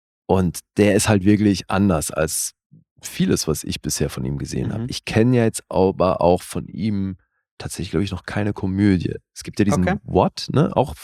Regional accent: Bern, Switzerland; Also die haben hier in meiner Heimat gedreht, Kanton Bern in der Schweiz.

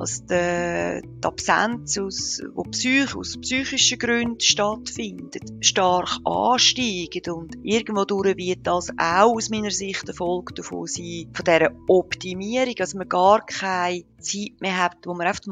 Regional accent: Switzerland; wir als Schweizer können nicht einfach in Bali am Strand arbeiten.

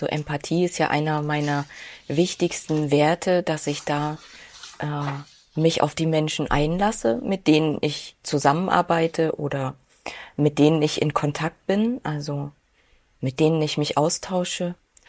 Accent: East Germany, Germany; Ich komme aus Ostdeutschland und da war die Religion, ich sag mal, Nebensache. Ja, also ich kenne das von Hause aus nicht, katholisch, evangelisch oder überhaupt christlich zu sein.

